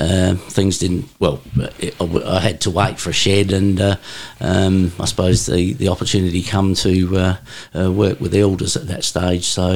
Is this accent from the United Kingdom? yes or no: no; Kadina, South Australia, Australia; Kadena's my hometown. I was born at Kadena and spent the first 18 years growing up on the family farm, which was just on the edge of the township there at Kadena.